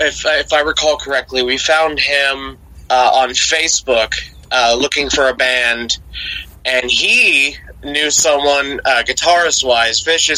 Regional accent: Ohio, United States; Yes, we're all from Ohio. We're all from, like, different parts of the state.

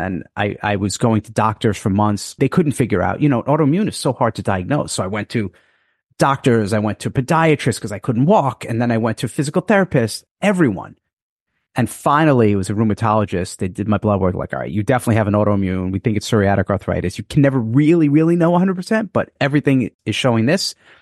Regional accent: New York, United States; I'm a New Yorker originally.

